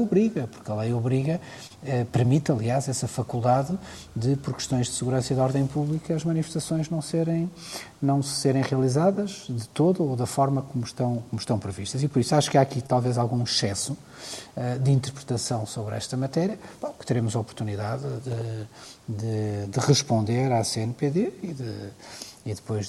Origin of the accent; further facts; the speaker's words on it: Portugal; Eu tenho que dizer que, enquanto português e enquanto presidente de Câmara